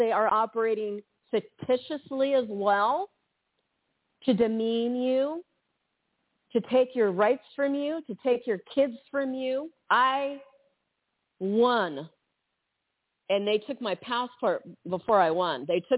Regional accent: United States; born there; I was born in the United States, mother effer.

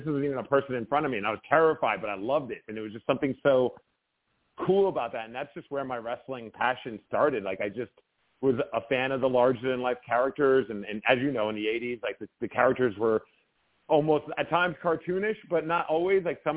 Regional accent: Brooklyn, New York, United States; I grew up in Brooklyn, New York

